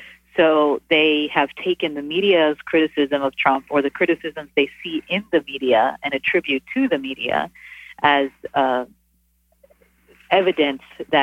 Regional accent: Texas, United States; So I grew up a Methodist in North Texas, where the story is set, and I converted to Catholicism later on when I was in divinity school, actually.

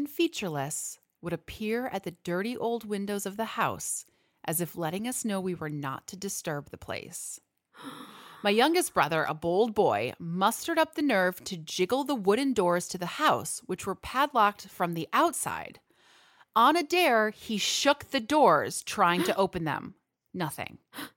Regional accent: Eau Claire, Wisconsin, United States; I am from Eau Claire, Wisconsin.

